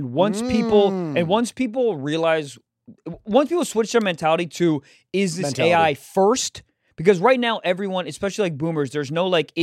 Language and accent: English; Jacksonville, Florida, United States; November 23rd, Jacksonville, my hometown.